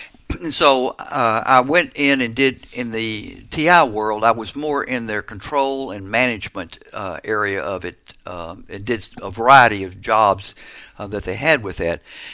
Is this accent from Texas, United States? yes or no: yes; Terrell, Texas, United States; Oh, I grew up in Terrell. And so, you know, there's many generations of my family that have lived in Terrell.